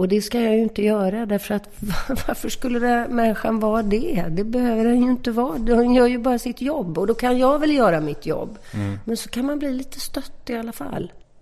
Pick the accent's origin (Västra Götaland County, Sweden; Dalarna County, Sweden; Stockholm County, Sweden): Västra Götaland County, Sweden; Partille; Jag kommer från Läxby i Partille.